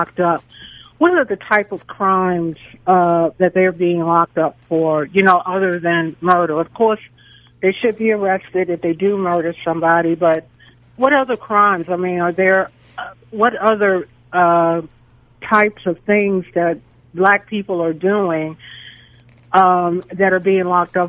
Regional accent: Baltimore, Maryland, United States; I'm from Baltimore, and from the 300 homicides that are going on

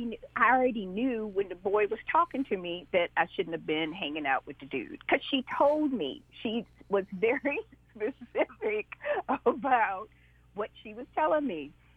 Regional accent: South Bend, Indiana, United States; I was raised in South Bend, Indiana, born and raised in South Bend, Indiana.

